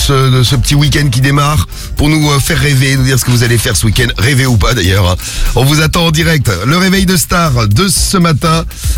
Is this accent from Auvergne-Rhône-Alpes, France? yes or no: yes; Saint-Étienne, Auvergne-Rhône-Alpes, France; En tant que Stéphanois, j'étais content.